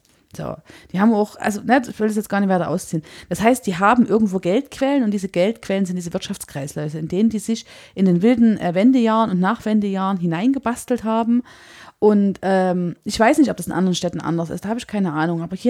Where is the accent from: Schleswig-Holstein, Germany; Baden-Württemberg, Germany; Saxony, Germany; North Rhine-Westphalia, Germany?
Saxony, Germany; Chemnitz; Was für uns als Chemnitzer total dramatisch ist